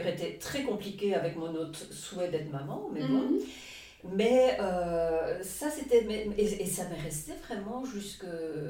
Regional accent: Charleroi, Wallonia, Belgium; moi je suis Carolo. Donc j'ai eu un peu de mal au départ de quitter ma famille

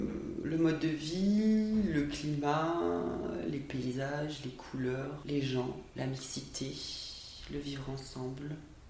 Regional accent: Southwest France, France; now in La Réunion, France; je viens du sud-ouest de la France, toute ma famille est là-bas, j'ai un petit frère. Et ça va faire 10 ans que je suis à La Réunion.

